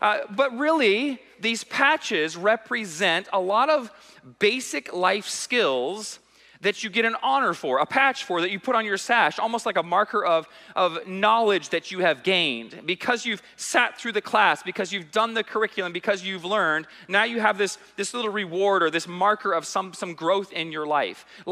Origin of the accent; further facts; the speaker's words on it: Georgia, United States; We're from Georgia, not Alabama, so it's okay.